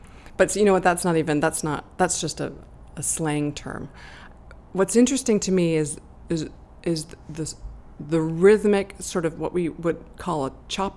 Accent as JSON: {"language": "English", "town": "Chicago", "region": "Illinois", "country": "United States", "said": "I can't just go to a Native American community center and say, \"Hey, everybody, I'm from Chicago.\""}